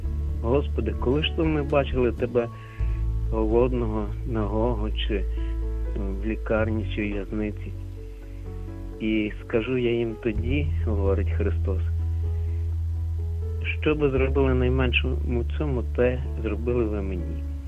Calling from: Lviv, Lviv Oblast, Ukraine; я зі Львова.

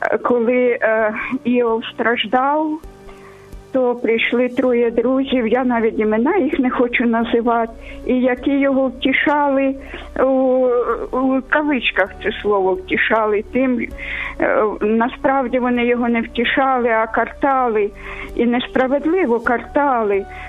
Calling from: Kyiv, Ukraine; Я з Києва телефоную.

